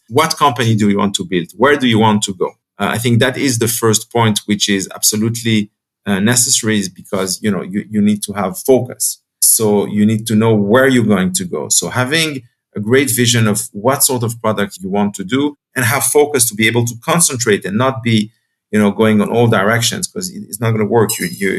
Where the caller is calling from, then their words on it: Jerusalem, Jerusalem District, Israel; From Jerusalem, Israel.